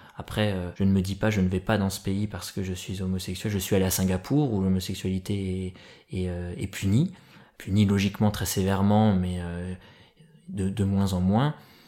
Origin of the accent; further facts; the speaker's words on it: Langres, Grand Est, France; fier d'être français, d'être langrois. Voilà, j'ai jamais autant apprécié ma ville que depuis que je suis rentré d'Asie.